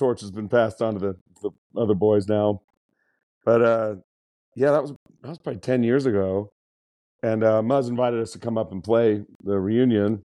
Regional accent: Donnelly, United States; which is hilarious if you ever go to my hometown. There's not a lot of reading going on in Donnelly.

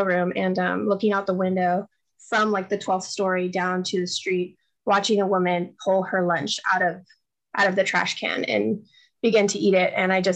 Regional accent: Glendale, California, United States; I am from California, specifically Glendale, California. I grew up here.

